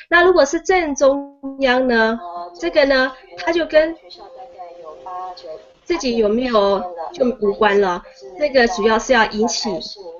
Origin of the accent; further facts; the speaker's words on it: Pennsylvania, United States; 我是来自宾州